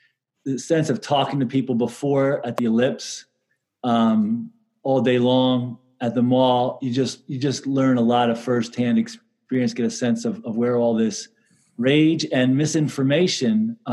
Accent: Allentown, Pennsylvania, United States; And as you guys know, I grew up in Allentown.

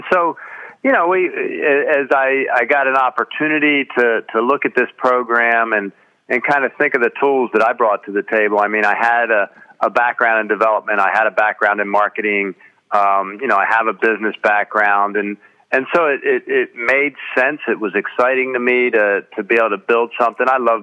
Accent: Catonsville, Maryland, United States; born and raised in Catonsville, literally in a townhouse in an area called Medwick Garth, and I lived about 12 houses from the Baltimore city line.

